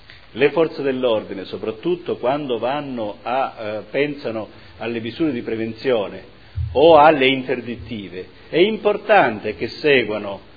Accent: Calabria, Italy; ma amo in modo viscerale la mia terra, quindi sono rimasto in Calabria

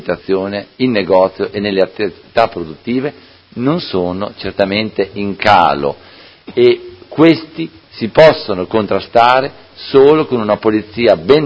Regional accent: Modena, Emilia-Romagna, Italy; io, prima di essere del PD, sono di Modena, ho a cuore i modenesi

